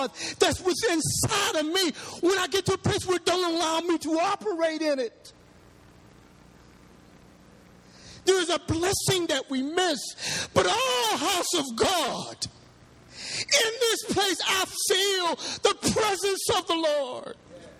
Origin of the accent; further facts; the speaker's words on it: Pennsylvania, United States; I'm from Pennsylvania. I've never been to New Orleans, right?